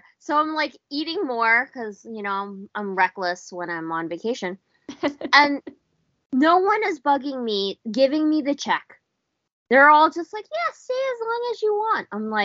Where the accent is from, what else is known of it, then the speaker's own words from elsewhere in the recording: New York, United States; like, I'm from New York, right?